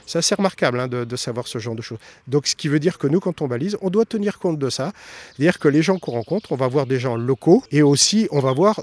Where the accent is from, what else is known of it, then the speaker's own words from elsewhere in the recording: Pays de la Loire, France; Alors, je suis vendéen, mais du bocage.